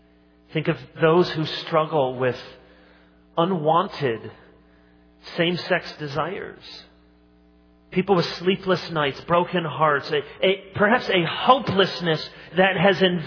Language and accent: English; Michigan, United States; also born or lived in Chicago; Now, I was born in Chicago, and I've spent most of my life in Michigan.